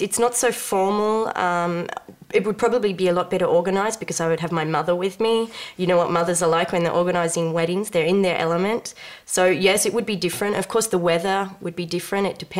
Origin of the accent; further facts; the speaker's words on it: Gold Coast, Queensland, Australia; now in France; So I come from Australia. I come from a very small town that's on the east coast of Australia. It's a town called the Gold Coast, famous for its beaches.